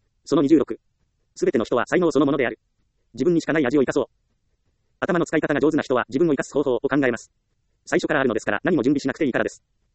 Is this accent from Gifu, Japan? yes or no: no; Ehime, Japan; 私は愛媛県で生まれ、厳しい親元で育ちました。